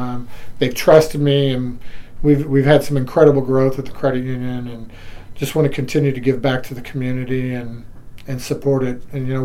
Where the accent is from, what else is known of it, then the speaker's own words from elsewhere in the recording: Madison, Indiana, United States; moved away as an adult; now in Mexico; So I'm born and raised in Madison, Indiana.